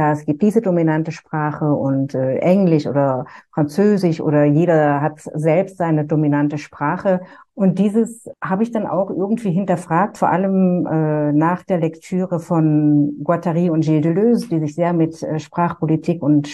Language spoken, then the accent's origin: German; Düsseldorf, North Rhine-Westphalia, Germany; also born or lived in Opladen; now in Geneva, Switzerland; Ich bin in Opladen geboren, aber ich hatte dann ab dem 4. Lebensjahr in Düsseldorf gelebt.